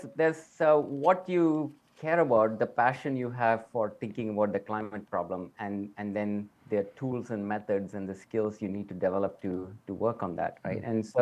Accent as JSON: {"language": "English", "country": "India", "tie": "born or raised there", "said": "as a male growing up in India, you're not really in the kitchen very much."}